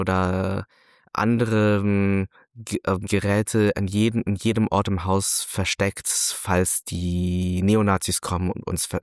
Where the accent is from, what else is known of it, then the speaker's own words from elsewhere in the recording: Langerwehe, North Rhine-Westphalia, Germany; Ich schreibe meistens Düren, weil ich da zur Schule gegangen bin. Aber ich bin eigentlich in Langerwehe aufgewachsen. Es ist also 10 Kilometer, 12 Kilometer vor Düren.